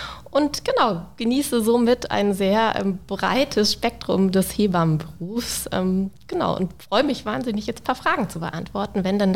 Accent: Munich, Bavaria, Germany; dann doch in München letztendlich, meine Heimatstadt.

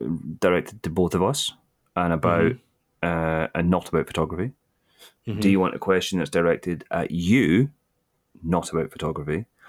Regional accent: Scotland, United Kingdom; I also get to hide behind just being Scottish. I just go, I'm just Scottish.

